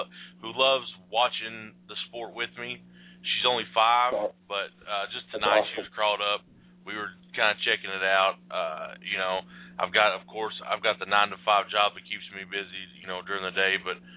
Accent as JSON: {"language": "English", "town": "Morehead", "region": "Kentucky", "country": "United States", "tie": "born or raised there", "said": "I am a proud citizen of Moorhead, Kentucky, born and raised. I was a Moorhead State University Eagle. I live just a little bit away. We're talking like maybe 15 miles away from where I was born"}